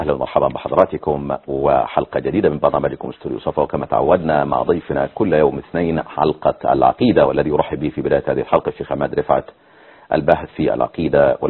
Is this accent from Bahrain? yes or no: no; Yemen; وعندنا في اليمن بيقولوا هدنة